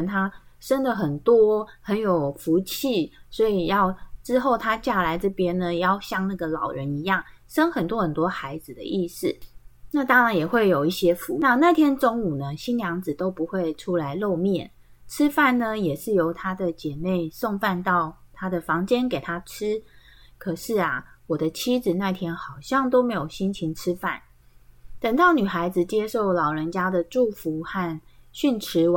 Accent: Miaoli County, Taiwan; 他们是在苗栗潭乡，其实就是在我们家旁边，好，对，我们的老家都在旁边而已哦。

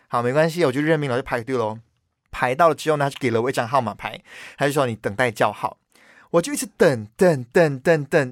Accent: Perak, Malaysia; 这是我第一次在槟城弄护照。我以往呢都是在我的家乡霹雳州办的

